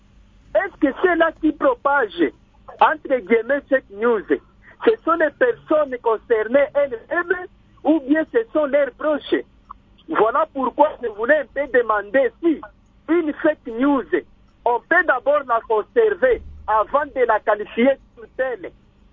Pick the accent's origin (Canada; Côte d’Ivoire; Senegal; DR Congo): DR Congo; Est-ce que réellement, ici chez nous, en RDC, il existe vraiment des fake news?